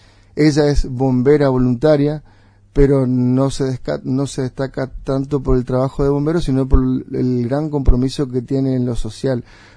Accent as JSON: {"language": "Spanish", "town": "Puerto Iguazú", "region": "Misiones", "country": "Argentina", "tie": "born or raised there", "also_born_or_lived": "Posadas", "said": "Me crié acá en Villa Tacuara, a 2 cuadras del Banco Nación. Hice mis estudios primarios y secundarios en Puerto Iguazú. Después me trasladé a Posadas, donde inicié mis estudios universitarios"}